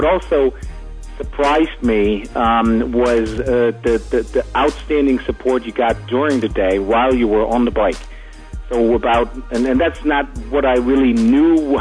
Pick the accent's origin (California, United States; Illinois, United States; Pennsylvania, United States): Pennsylvania, United States; Philadelphia; Yeah, so I'm from Pennsylvania, in the greater Philadelphia area.